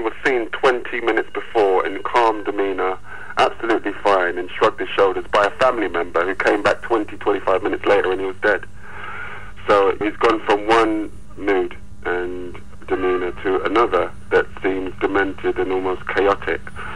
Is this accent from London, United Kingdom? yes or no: yes; Stockwell, London, United Kingdom; I was brought up in Stockwell, near Brixton, and then we grew up at Lansdowne Green Estate.